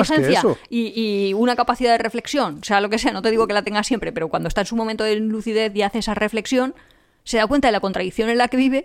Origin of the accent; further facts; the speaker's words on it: Spain; now in South Korea; soy el español que vive en Corea